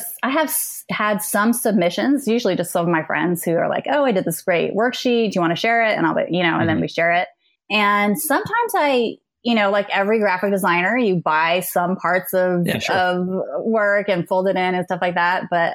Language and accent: English; Provo, Utah, United States; born there; also born or lived in New York / Arizona / Norway / Sweden; No, I was born in Provo, Utah. I was a BYU baby, but my family moved around a lot when I was growing up. So we lived in New York and Arizona and Norway and Sweden and Miami.